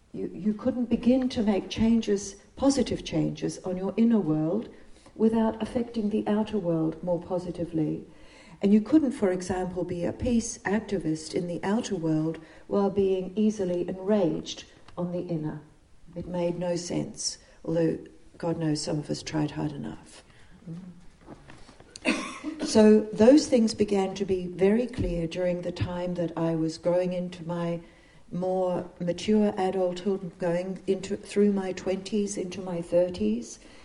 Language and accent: English; New Zealand; part of it came from the fact that I grew up in New Zealand at a time when social justice was very much centre.